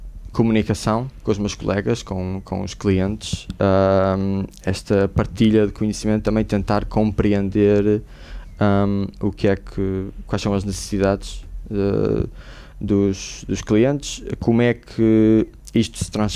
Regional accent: Portugal; eu sou uma pessoa que vim de Portugal

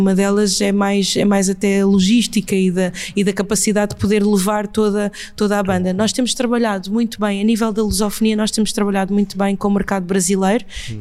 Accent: Mozambique; essas coisas que eu mais guardo da minha infância em Moçambique

